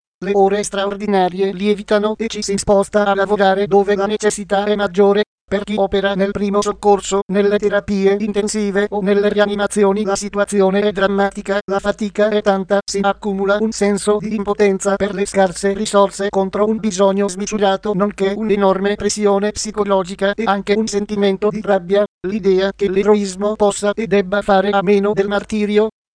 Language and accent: Italian; Brescia, Lombardy, Italy; Sono nata e cresciuta a Brescia, dove da sempre vivo, lavoro e scrivo.